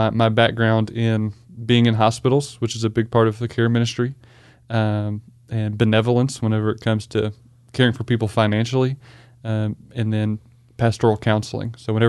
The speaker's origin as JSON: {"language": "English", "region": "Kentucky", "country": "United States", "tie": "born or raised there", "lives_now": "Little Rock, United States", "said": "So I came from Kentucky, which is where I'd been my whole life."}